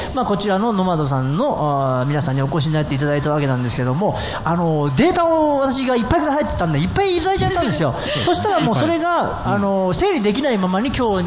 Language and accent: Japanese; Kansai, Japan; accent: Kansai dialect; 本当に私思わず興奮すると関西弁が出てしまうんで